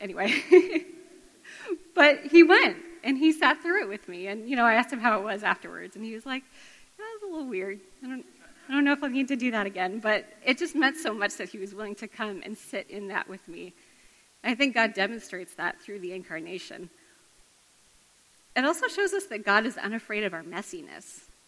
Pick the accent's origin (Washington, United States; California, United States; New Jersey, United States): Washington, United States; I'm from Washington State originally